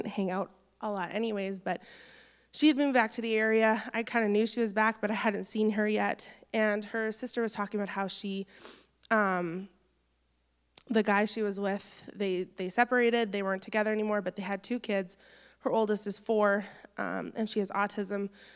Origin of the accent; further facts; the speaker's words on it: Canada; I'm not from here. I'm from Canada, and I drive from Emo each week.